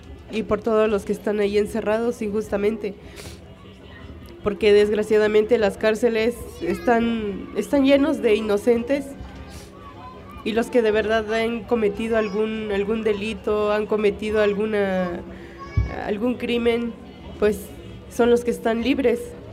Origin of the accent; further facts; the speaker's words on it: San Cristóbal de las Casas, Chiapas, Mexico; Sí, somos de San Cristóbal de las Casas, sí.